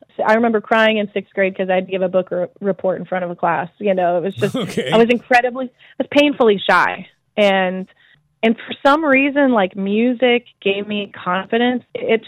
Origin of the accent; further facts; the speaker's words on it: Kansas City, Missouri, United States; Well, I grew up in Kansas City. I think that was kind of like part of it for sure, because Kansas City historically is a jazz and a blues town.